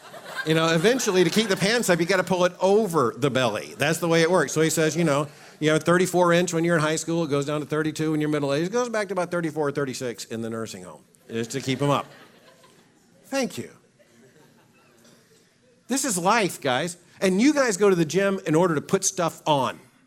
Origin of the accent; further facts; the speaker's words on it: Fort Lauderdale, Florida, United States; I grew up in Fort Lauderdale. I've been to the beach.